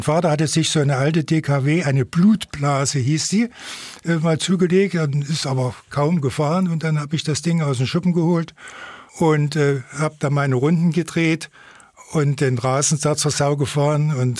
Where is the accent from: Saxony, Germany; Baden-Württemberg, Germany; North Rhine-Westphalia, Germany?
Saxony, Germany; Limbach; Und dann wurde der Verkehr bei uns in Limbach an der Hohensteiner Straße vorbeigeführt. Und da setzten wir uns oder hockten uns vor die Fenster